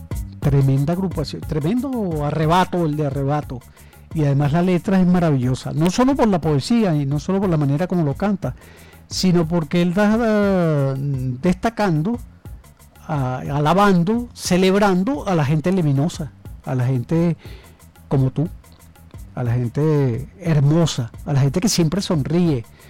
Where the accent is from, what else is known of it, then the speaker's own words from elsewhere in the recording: Venezuela; somos venezolanos y venezolanas